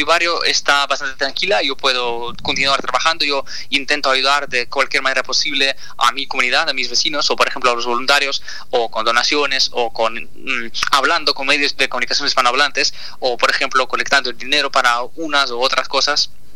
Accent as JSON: {"language": "Spanish", "country": "Ukraine", "said": "vemos que la gente entiende que los valores que tenemos en Ucrania, que la vida que teníamos antes de la guerra, era mejor que tienen en Rusia."}